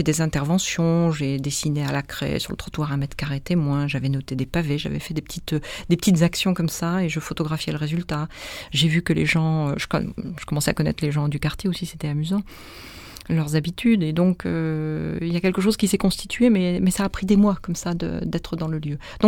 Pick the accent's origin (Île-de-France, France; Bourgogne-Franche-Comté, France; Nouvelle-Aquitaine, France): Île-de-France, France; Paris; born there; Et il se trouve que je suis née à Paris, rue Galvani.